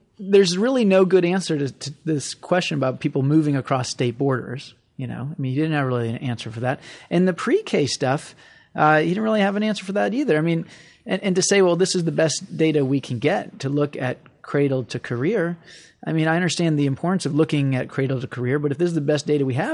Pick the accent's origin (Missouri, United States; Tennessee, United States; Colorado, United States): Missouri, United States; now in Maryland, United States; I mean, I grew up in Missouri. I live in Maryland and I work in the District of Columbia.